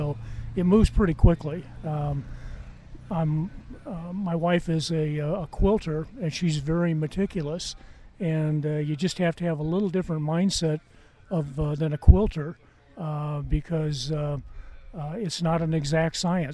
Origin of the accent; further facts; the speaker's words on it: Floyd, Iowa, United States; I'm from Floyd, Iowa, which is in the northeast quadrant of the state, about 5 hours from here.